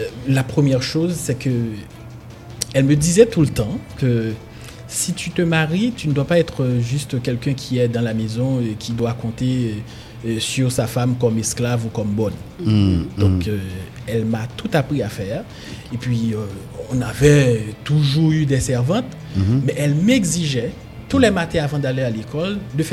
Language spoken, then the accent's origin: French; Carrefour, Ouest, Haiti; also born or lived in Delmas; Je suis né à Thor 73, à Thorland, à Carrefour. Et puis, j'ai migré à Mariani en 1996. Et puis j'ai laissé en 2004.